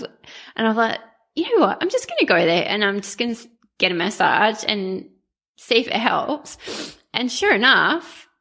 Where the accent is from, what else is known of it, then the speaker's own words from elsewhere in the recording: Trinidad & Tobago; born there; I was born in Trinidad and Tobago in the West Indies